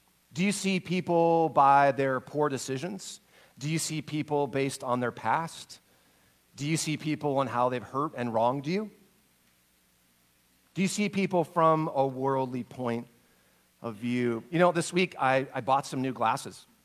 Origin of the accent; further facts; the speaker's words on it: Spokane, Washington, United States; I grew up in Spokane, and I was a city kid, grew up in all the city stuff in Spokane.